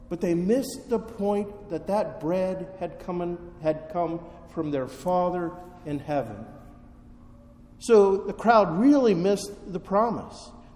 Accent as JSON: {"language": "English", "town": "Medway", "region": "Ohio", "country": "United States", "tie": "born or raised there", "also_born_or_lived": "Dayton", "said": "I was born in Dayton, grew up a little bit in Medway, then went to Eton High School and University of Cincinnati. So it is truly good, Lord, to be back in these old stomping grounds again."}